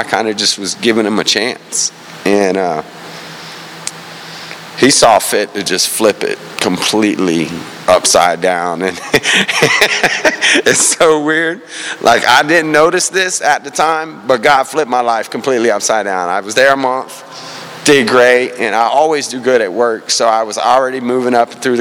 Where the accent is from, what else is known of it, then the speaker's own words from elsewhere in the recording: Tampa, Florida, United States; I grew up in Tampa, Florida. I'm born and raised here.